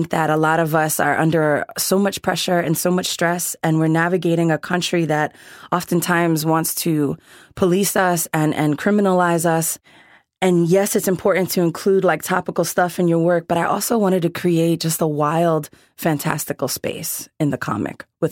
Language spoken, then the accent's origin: English; Bronx, New York, United States; so I grew up in the Bronx and they really raised us with that like New York love mentality where it's like our neighbors are Hindu, our neighbors are Baptist, our neighbors are all different races